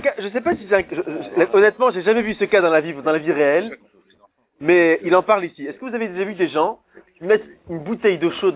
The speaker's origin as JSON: {"language": "French", "town": "Paris", "region": "Île-de-France", "country": "France", "tie": "born there", "said": "C'est mes ancêtres, les Ashkenaz. Moi, je suis né à Paris, moi."}